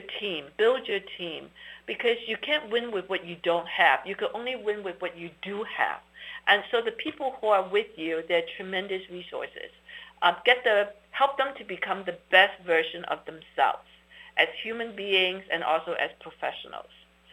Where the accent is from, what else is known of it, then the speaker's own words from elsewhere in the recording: Hong Kong; born there; I was born in Hong Kong to parents who chose to leave China because of the communist government. So in some ways, I was born to refugees. And Hong Kong was a city of refugees. I was born in the 50s